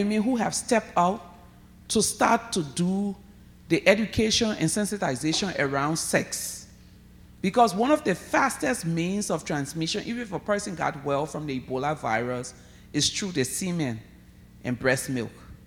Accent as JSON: {"language": "English", "country": "Liberia", "said": "A taxi driver said, but as soon as he asked me, where are you from? I said, Liberia."}